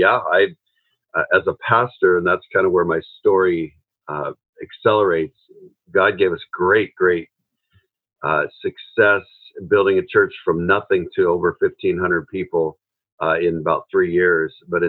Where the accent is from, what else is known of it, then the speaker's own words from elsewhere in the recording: Seattle, Washington, United States; I'm from Seattle, Washington, just to give you kind of a geographical sketch too.